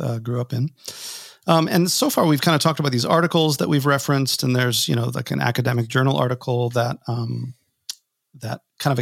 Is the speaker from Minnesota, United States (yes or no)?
yes; Minnesota, United States; now in Indianapolis, United States; I never feel like I can really complain. I'm from Minnesota. I've got a lot of relatives that still live in Minnesota.